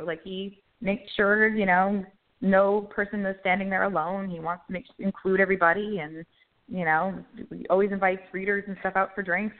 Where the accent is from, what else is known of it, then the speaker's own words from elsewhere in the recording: Long Island, New York, United States; And I'm actually from Long Island, but New York City is what I was writing about.